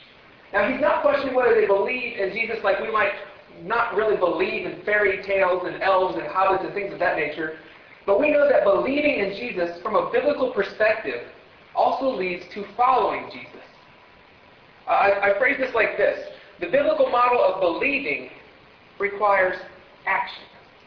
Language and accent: English; Ohio, United States; I graduated from Ohio State University. I grew up in Ohio. I love my Buckeyes.